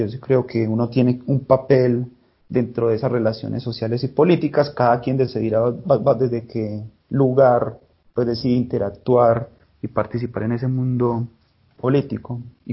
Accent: Medellín, Antioquia, Colombia; yo nací en Aranjuez. Bueno, nací en Medellín. Toda mi vida crecí en Aranjuez.

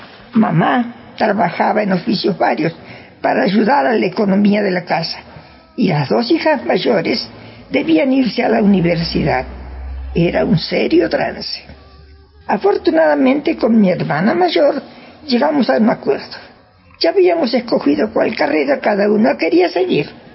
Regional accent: Tandil, Buenos Aires Province, Argentina; a una escuela más grande, justamente a mi pueblo natal Tandil

